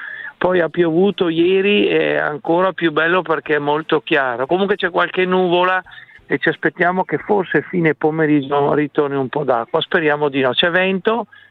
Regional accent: Riva del Garda, Trentino-Alto Adige, Italy; io sono di Riva del Garda, nel Garda Trentino

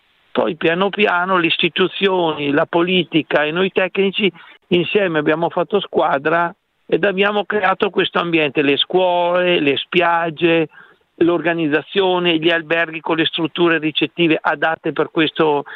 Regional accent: Riva del Garda, Trentino-Alto Adige, Italy; io sono di Riva del Garda, nel Garda Trentino

